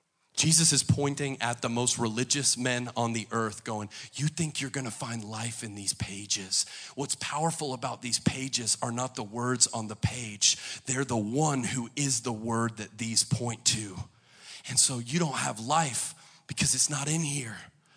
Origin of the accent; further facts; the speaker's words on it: Philadelphia, Pennsylvania, United States; I'm Italian from Philadelphia. I grew up watching Rocky Balboa.